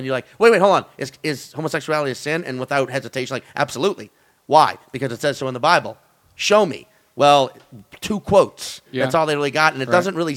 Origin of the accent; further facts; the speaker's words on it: New Orleans, Louisiana, United States; growing up in New Orleans on, like, any Mardi Gras, Jazz Fest, Bourbon Street